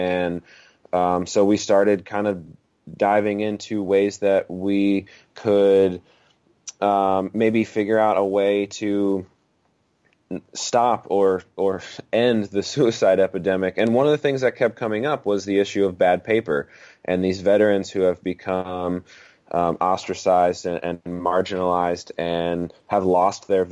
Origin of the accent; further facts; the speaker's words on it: New Jersey, United States; It's also close to where I grew up. I'm originally from South Jersey.